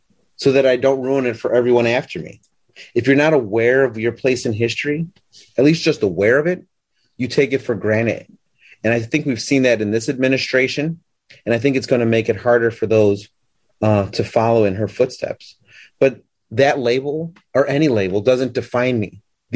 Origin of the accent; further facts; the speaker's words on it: Chicago, Illinois, United States; I was born and raised in this city. I'm a Chicago as a square cut of pizza.